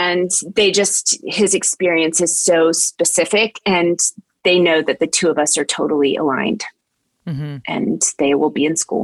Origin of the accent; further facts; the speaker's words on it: Charleston, West Virginia, United States; born there; starting with the zip code I was born in Charleston, and the parents that I was born to with college educations